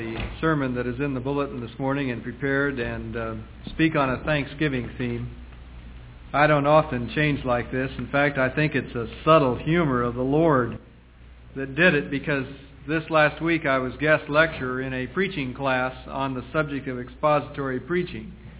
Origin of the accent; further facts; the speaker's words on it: United States; That I, as an American, that sit down to thank God for the blessings that I have in my freedom